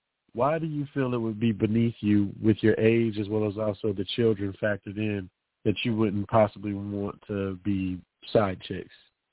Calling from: Brooklyn, New York, United States; calling from Brooklyn.

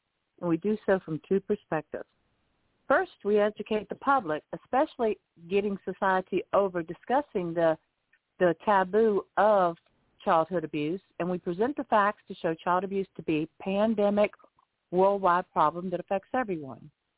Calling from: Lighthouse Point, Florida, United States; I'll be your host tonight, and I'm calling in from Lighthouse Point, Florida.

